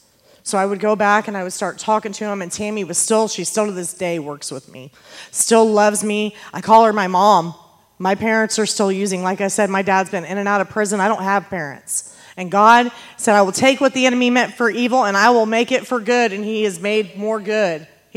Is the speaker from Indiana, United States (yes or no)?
yes; Lafayette, Indiana, United States; born there; I was born in Lafayette, Indiana.